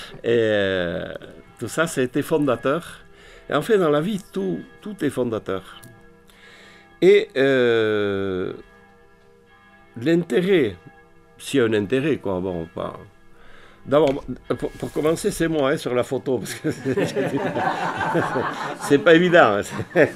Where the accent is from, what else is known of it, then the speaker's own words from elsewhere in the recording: Nouvelle-Aquitaine, France; même chez nous, au Pays Basque, les gens tournent le dos à la mer